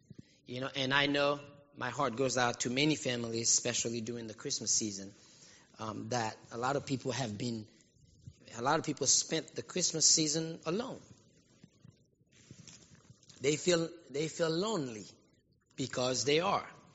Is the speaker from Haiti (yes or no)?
yes; Haiti; But for us Africans, I grew up in Haiti, and I know about voodoo.